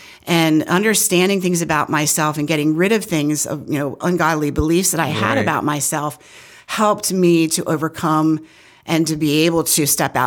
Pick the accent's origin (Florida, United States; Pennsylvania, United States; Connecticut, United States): Pennsylvania, United States; Leola; also born or lived in Goodville; And grew up in Goodville. Well, I was born in Goodville and then grew up in Leola.